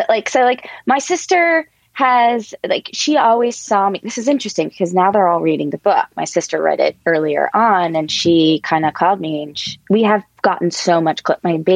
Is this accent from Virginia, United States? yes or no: no; Altoona, Pennsylvania, United States; this is one of the rare times that I am actually in Altoona, Pennsylvania right now. I drove home.